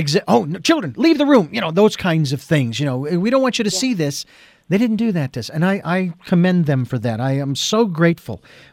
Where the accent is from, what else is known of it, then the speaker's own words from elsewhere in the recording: Phoenix, Arizona, United States; in the area of Florence, Arizona, where I was born and raised in Phoenix, but that's where she lived.